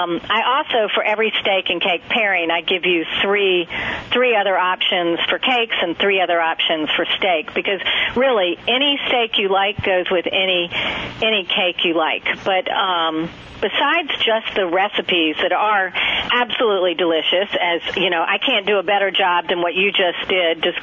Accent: North Carolina, United States; moved away; I grew up in North Carolina, and I moved away, and I realized that if I was only going to have North Carolina-style pulled pork more than once or twice a year, I was going to have to teach myself how to make it.

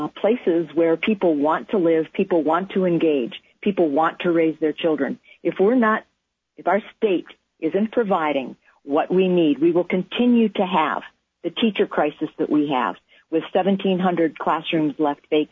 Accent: Detroit, Michigan, United States; I was born and raised in Detroit, so I know what poverty looks like based on the community in which we live.

